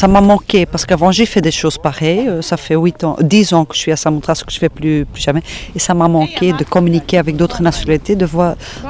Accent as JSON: {"language": "French", "country": "Belgium", "said": "Parce que chez moi, en Belgique, tu as 1000 choses à choisir à l'école."}